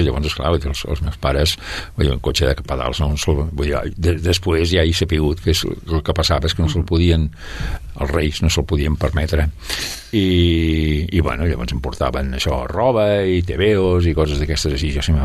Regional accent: Sabadell, Catalonia, Spain; born there; Doncs vaig néixer al carrer Sant Jaume, número 11, de Sabadell, allà al costat del mercat.

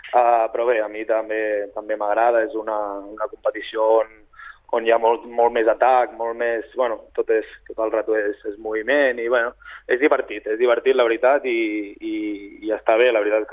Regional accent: Sabadell, Catalonia, Spain; soc de Sabadell de tota la vida

